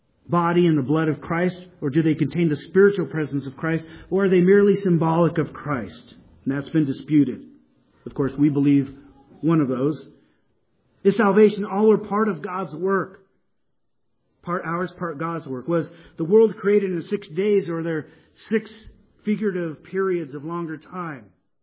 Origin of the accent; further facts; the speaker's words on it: San Diego, California, United States; I didn't grow up here in the high desert, but I grew up in San Diego.